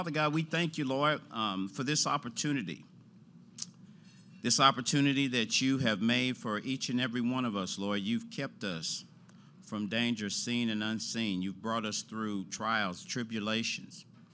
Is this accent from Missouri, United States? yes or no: yes; St. Louis, Missouri, United States; So you heard him say I grew up in St. Louis.